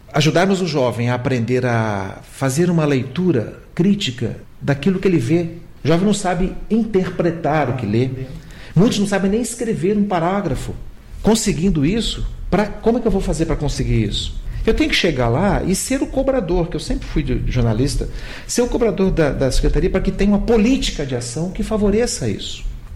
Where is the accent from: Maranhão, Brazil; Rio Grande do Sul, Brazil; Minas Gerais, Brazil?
Minas Gerais, Brazil; Juiz de Fora; also born or lived in São José dos Campos; Em escola pública, tanto em Juiz de Fora, minha cidade natal, quanto em São José dos Campos.